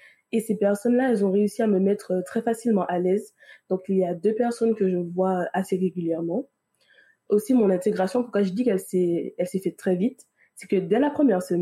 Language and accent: French; Martinique; des proverbes de notre île, puisque je suis de la Martinique.